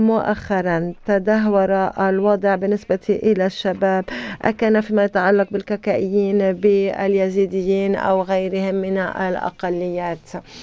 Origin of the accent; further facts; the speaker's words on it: Kurdistan Region, Iraq; أنا من كردستان العراق وأنتمي إلى أقلية الكاكاي